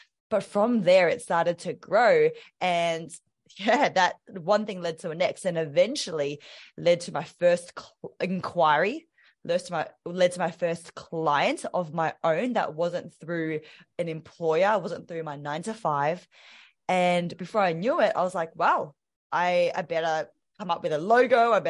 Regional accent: Melbourne, Victoria, Australia; I am from Melbourne, Australia.

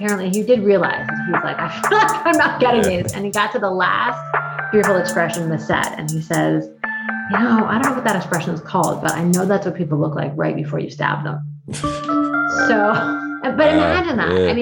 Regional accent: Washington, United States; Washington State, where I grew up, one summer around midnight. And as I was crossing an overpass back into my hometown

